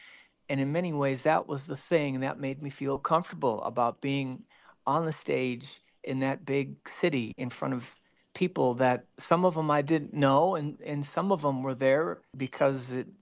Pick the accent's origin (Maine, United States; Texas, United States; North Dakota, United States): North Dakota, United States; Grand Forks; I'm from Grand Forks, North Dakota.